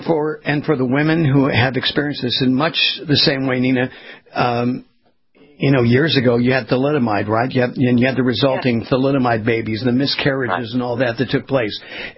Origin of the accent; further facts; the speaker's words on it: California, United States; I grew up in California on the West Coast, near the water